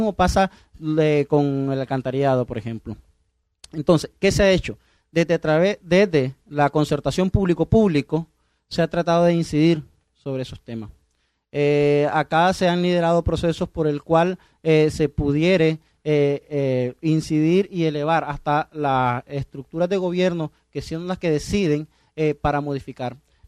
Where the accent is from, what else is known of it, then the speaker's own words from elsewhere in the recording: Nicaragua; eso es lo que yo entendería como ciudadano nicaragüense